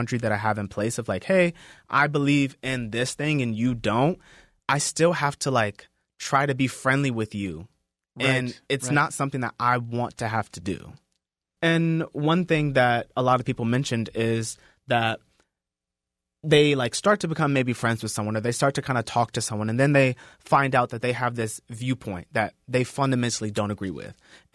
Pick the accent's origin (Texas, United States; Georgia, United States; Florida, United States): Georgia, United States; also born or lived in Los Angeles; now in Phoenix, United States; So I'm from Georgia, and then I moved to LA to go to school. And after school, I graduated and I moved to Phoenix, and I didn't know anybody in Phoenix.